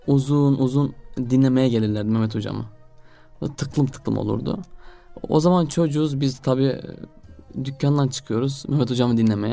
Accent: Antakya, Hatay, Turkey; Hatay, Antakya doğumluyum.

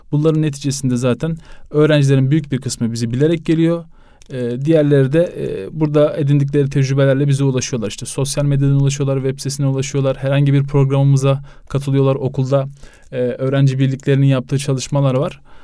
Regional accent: Kocaeli, Turkey; born there; now in Istanbul, Turkey; 92 Kocaeli doğumluyum. İstanbul Eyüp'te yaşıyorum.

